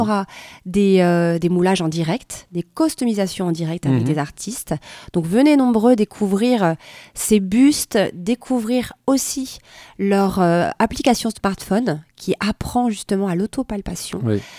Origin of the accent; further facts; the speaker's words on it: France; c'est une chance de pouvoir être vacciné ici chez nous en France